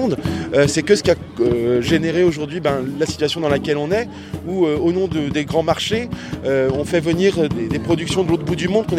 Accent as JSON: {"language": "French", "town": "Méru", "region": "Hauts-de-France", "country": "France", "tie": "born or raised there", "said": "j'ai grandi à Méru, donc Compiègne, Creil, tout ça."}